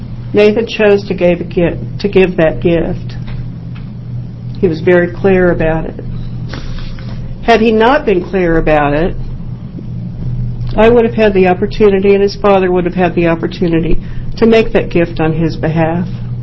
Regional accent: Kansas, United States; I'm here from Kansas, but I'm here as an Oregon donor mom.

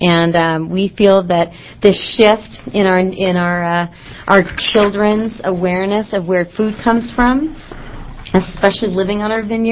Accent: Beaverton, Oregon, United States; Growing up in Beaverton with my mom and living on the weekends with my dad in Portland, we never got that concept.

